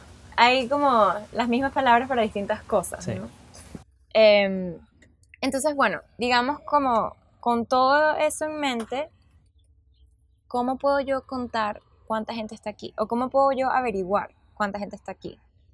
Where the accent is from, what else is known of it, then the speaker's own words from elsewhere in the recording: Venezuela; Yo hace 7 años cuando me mudé para acá, sí conocí a venezolanos, sí conocí otros venezolanos, pero digamos que todavía era algo como una rareza. No escuchabas como nuestro acento en la calle